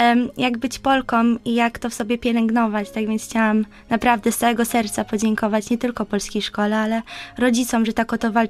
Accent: London, United Kingdom; Wychowałam się w polskim patriotycznym domu, tylko mieścił się w Londynie

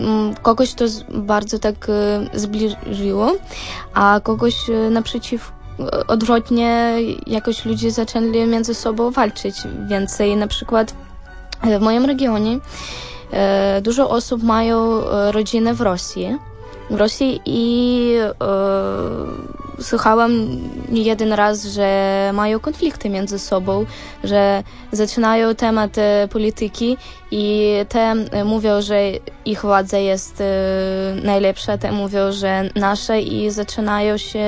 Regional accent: Dnipro, Dnipropetrovsk Oblast, Ukraine; Polish is a second language; now in Poland; Tak, dokładnie. Ostatnio byłam na Paschę w domu, czyli no, prawie miesiąc temu.

